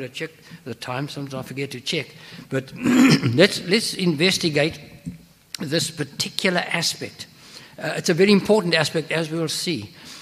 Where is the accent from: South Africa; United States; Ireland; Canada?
South Africa; as I went back to my home country, South Africa